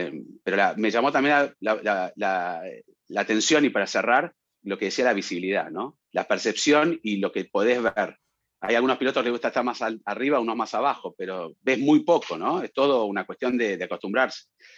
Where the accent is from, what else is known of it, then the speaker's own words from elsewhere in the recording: Argentina; no es para agrandarme, pero bueno, soy argentino